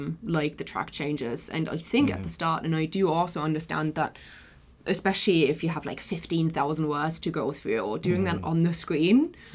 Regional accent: Germany; Because obviously I'm from Germany

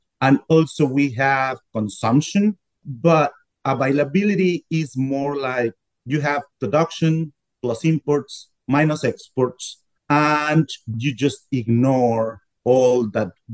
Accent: Michoacán, Mexico; And by the way, I grew up in Michoacán and I grew up eating avocados in the 80s.

